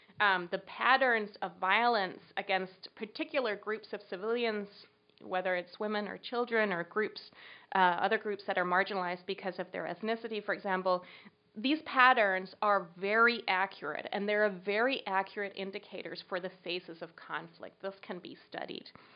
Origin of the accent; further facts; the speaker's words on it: Denmark; English is a second language; I did not come out of the traditional feminist movement in my home country, Denmark.